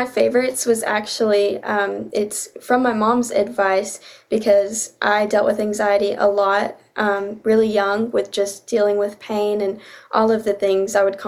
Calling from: Cleveland, Tennessee, United States; I'm in Cleveland, Tennessee. It's about 2 hours away from Nashville.

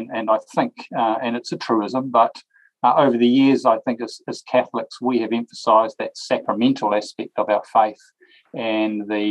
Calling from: Wellington, New Zealand; I'm speaking from Wellington, New Zealand

